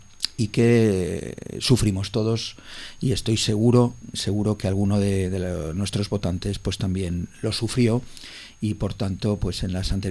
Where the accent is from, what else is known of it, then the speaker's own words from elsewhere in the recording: Catalonia, Spain; nos une a España, nos une como catalanes a Cataluña, en tradición, en cultura y sobre todo en arraigo